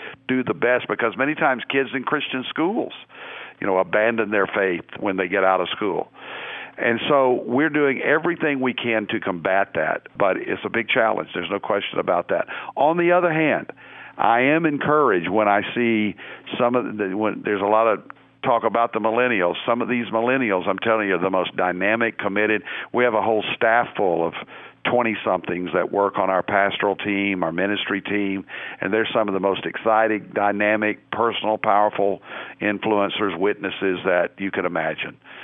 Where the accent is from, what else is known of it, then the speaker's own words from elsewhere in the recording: Conway, Arkansas, United States; born there; I mean, look, I was born in Conway, Arkansas, a little town outside of Little Rock